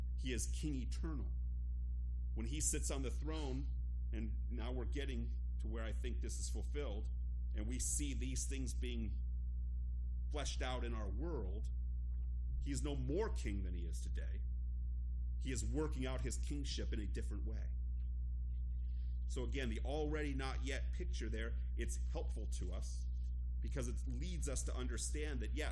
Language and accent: English; United States; As a child in America, I tend to think the Allies were right.